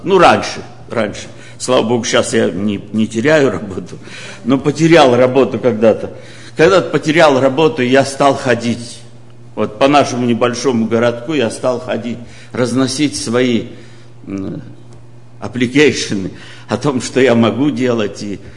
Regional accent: Ukraine; ну я же украинец.

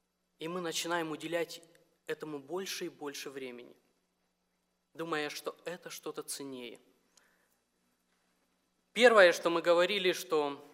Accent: Moldova; Случилось давно еще в Молдавии, я сам родом из Молдавии

